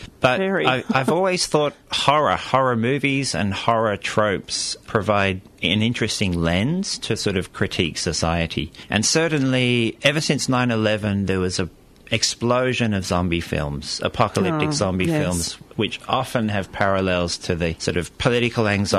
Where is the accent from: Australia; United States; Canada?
Australia; also born or lived in Liverpool, United Kingdom; And my mum's British, and dad and mum met in England. And I was born in Liverpool in the UK, but grew up in Australia my whole life. So we migrated here when I was a little baby.